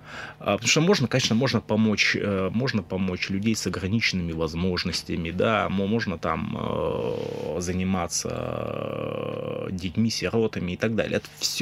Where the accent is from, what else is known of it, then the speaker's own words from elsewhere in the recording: Perm Krai, Russia; я, как житель Пермского края, как пермяк, возбуждаюсь по поводу этого.